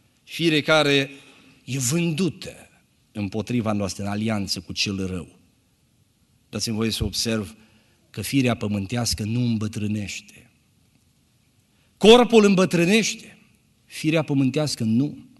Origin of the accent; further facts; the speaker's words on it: Bihor County, Romania; also born or lived in Șeitin; Eu am copilărit în părțile Bihorului. M-am născut aici, lângă Nădlac, la Șeitin.